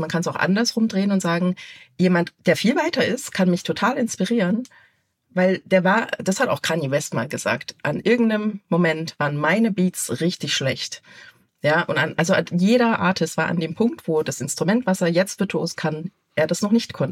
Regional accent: eastern Germany, Germany; Ich komme aus Ostdeutschland, meine Mutter war Ingenieurin, mein Opa auch.

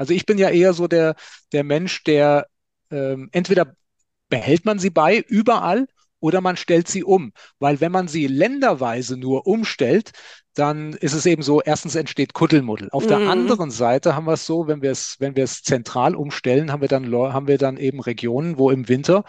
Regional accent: Fulda, Hesse, Germany; Also ich bin im Nordend groß geworden. Und von daher, wenn es irgendwie geht, komme ich ein oder zweimal im Jahr nach Fulda.

